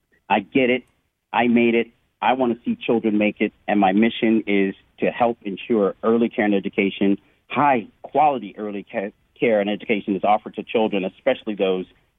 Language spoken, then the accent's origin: English; Florida, United States; Well, I came from Miami, but I was born and raised here in Florida